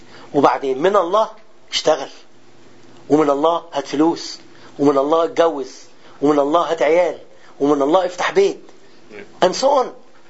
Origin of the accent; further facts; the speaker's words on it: Syria; انا يعني انا سوري